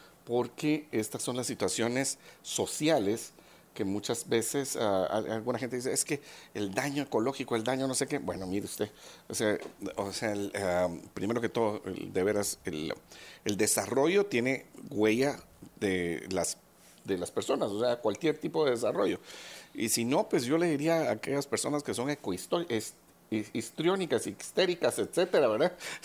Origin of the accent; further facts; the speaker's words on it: Guatemala; nosotros como guatemaltecos